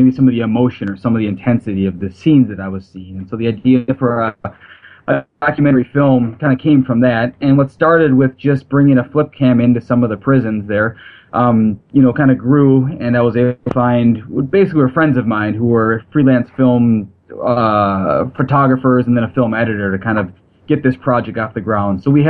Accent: Minneapolis, Minnesota, United States; And, I grew up in Minneapolis, and this is a lot different setting.

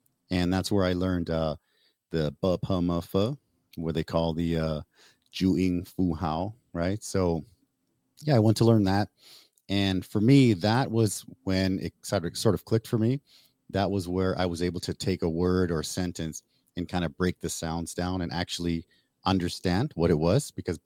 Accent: Canada; moved away; I speak Spanish with my family. My family's from Mexico. And of course, being born and raised in Canada, I speak English.

